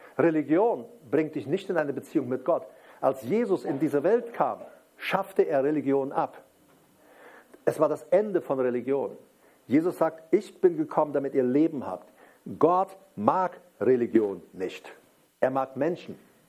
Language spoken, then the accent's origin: German; Paraguay; Und ich bin ja aufgewachsen in Südamerika, in Paraguay, in einer Kolonie. Das waren Mennoniten, das waren aber nicht die Strengen bei uns. Bei uns, das waren so, man nennt die so die Weltlicheren.